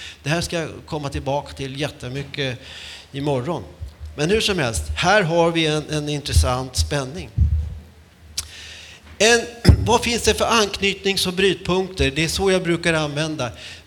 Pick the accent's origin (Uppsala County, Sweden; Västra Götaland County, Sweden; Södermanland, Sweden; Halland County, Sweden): Uppsala County, Sweden; som vi säger i min hembygd i Norduppland.